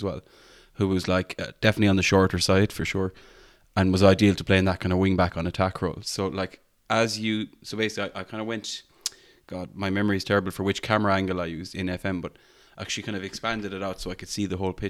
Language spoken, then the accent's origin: English; Ireland; accent: Irish; In my Irish accent